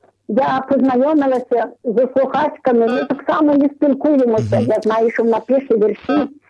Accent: Ternopil Oblast, Ukraine; з Тернопільщини.

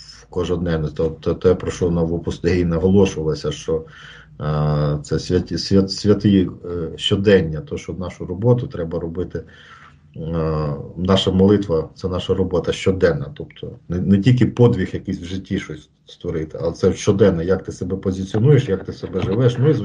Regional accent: Luhansk, Luhansk Oblast, Ukraine; born there; Я народився в Луганську.

